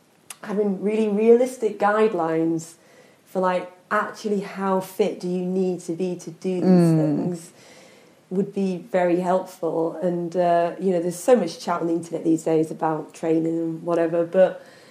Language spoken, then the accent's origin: English; Kendal, North West England, United Kingdom; because I'm from Kendal and I moved back here about 5 years ago.